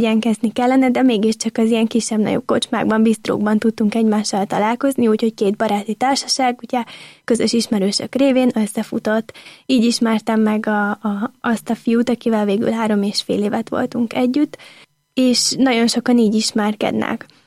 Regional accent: Miskolc, Borsod-Abaúj-Zemplén, Hungary; also born or lived in Budapest; A szüleimmel Budapestről költöztünk Miskolcra, amikor én voltam még csak másfél éves, és most nem olyan régen visszaköltöztünk Budapest mellé, és most, hogy 23 éves leszek újra, itt vagyok a szülővárosomban.

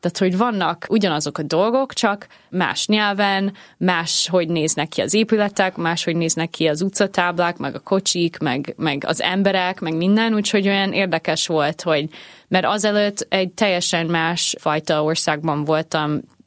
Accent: United States; Hungarian is a second language; now in Hungary; én egy olyan részen nőttem fel Amerikában, ahol mindenki kereszténynek mondana magát, de igazából ez csak a kultúrához tartozik

